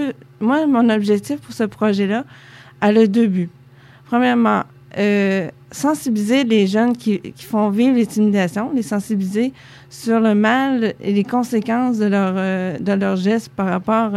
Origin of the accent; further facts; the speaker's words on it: Saint-François-de-la-Rivière-du-Sud, Quebec, Canada; Ben moi, je suis originaire de Saint-François-de-la-Rivière-du-Sud.